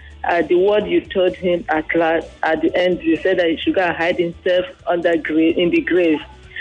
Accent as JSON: {"language": "English", "region": "Imo", "country": "Nigeria", "said": "I'm from Imo State."}